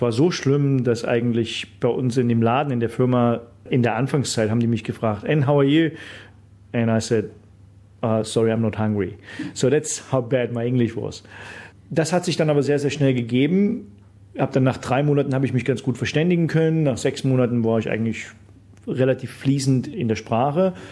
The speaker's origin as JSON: {"language": "German", "region": "Thuringia", "country": "Germany", "tie": "born there", "moved": "yes", "said": "Ich bin geboren in Thüringen, in der Nähe von Jena. Bin dann 1990, gerade wo die Grenze aufgemacht hat, bin ich nach Bayern gegangen zur Ausbildung."}